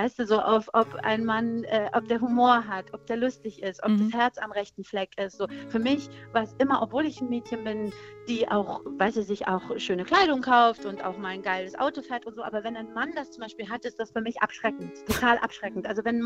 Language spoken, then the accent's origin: German; Aachen, North Rhine-Westphalia, Germany; ich komme aus Aachen, und dann sagst du, ja, aber darf ich fragen, irgendwie, ist da irgendwie noch was anderes außer Aachen? Und dann sage ich, ja, stimmt, meine Eltern sind aus Darmstadt nach Aachen gezogen